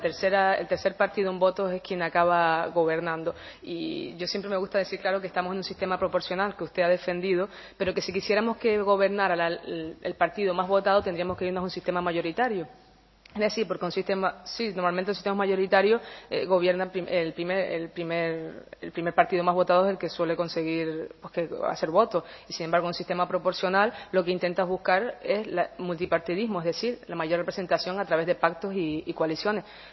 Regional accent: Canary Islands, Spain; somos los canarios quienes tenemos que decidir cómo lo queremos

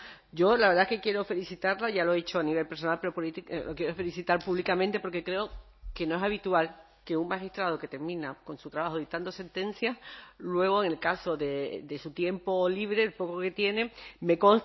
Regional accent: Canary Islands, Spain; yo soy de Gran Canaria, como todos saben

